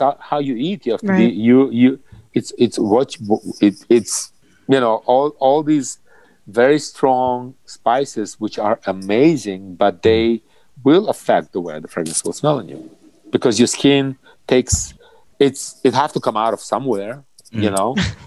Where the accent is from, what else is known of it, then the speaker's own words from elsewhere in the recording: Russia; when I was growing up in Russia, my mother, I was 6 years old